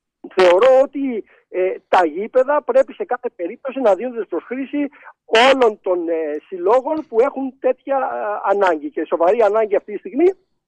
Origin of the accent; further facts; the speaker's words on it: Rhodes, South Aegean, Greece; εγώ είμαι Ροδίτης.